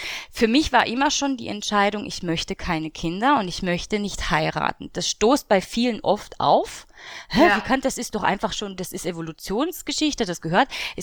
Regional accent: Germany; also born or lived in France; dann kann ich ja eigentlich auch wieder zurück, weil das ist ja hier meine Heimat, Frankreich ist nicht meine Heimat.

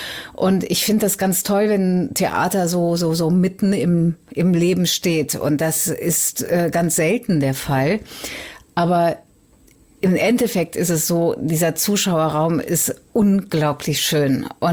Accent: Cologne, North Rhine-Westphalia, Germany; Ich komme aus Köln und Köln ist in Hässlichkeit nicht zu toppen.

